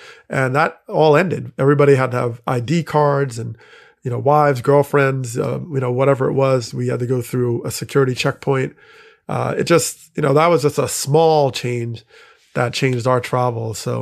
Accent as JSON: {"language": "English", "region": "New York", "country": "United States", "tie": "born or raised there", "said": "because growing up in New York, I remember, I think it was in 94 or somewhat earlier, a truck drove in and tried to like blow up by the lower level through the docks."}